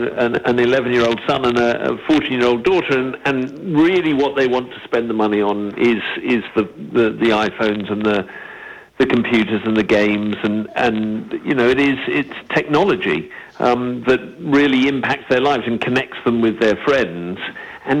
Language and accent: English; England, United Kingdom; growing up in England in the sort of 60s